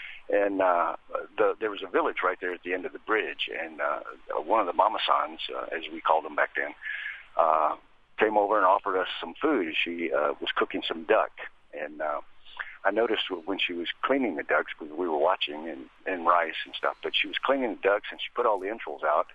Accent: the South, United States; I grew up in the South during segregation, so I didn't really interact with many different cultures. It was a small town, and there weren't very many people from other cultures there.

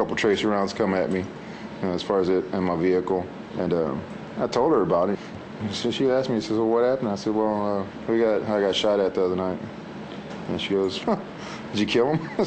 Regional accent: Victoria, Texas, United States; now in Richmond Hill, United States; I'm from Victoria, Texas. I've been in the Army for 19 years, currently living in Richmond Hill, Georgia.

